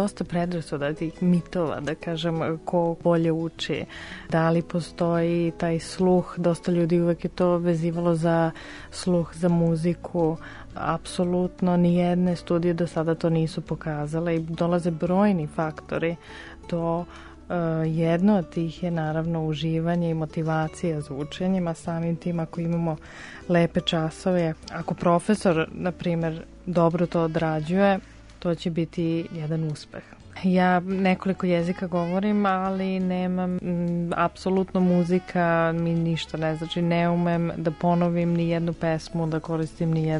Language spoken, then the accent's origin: Serbian; Belgrade, Serbia; born there; Ja sam rođena u Beogradu, ali u svoju školu, znači od malih nogu sam tamo.